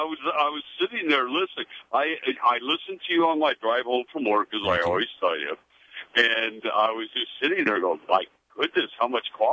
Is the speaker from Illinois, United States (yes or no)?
yes; Chicago, Illinois, United States; I grew up in Chicago, and I worked downtown with a friend of mine.